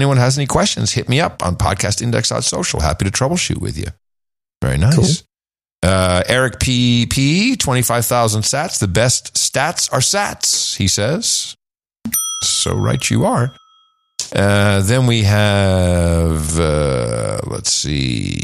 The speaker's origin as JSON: {"language": "English", "town": "Miami", "region": "Florida", "country": "United States", "said": "Yes, we're from Miami."}